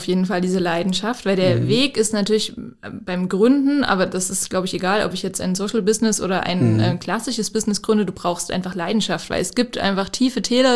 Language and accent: German; Plauen, Saxony, Germany; ich bin in Plauen im Vogtland geboren, und dort bin ich auch zur Schule gegangen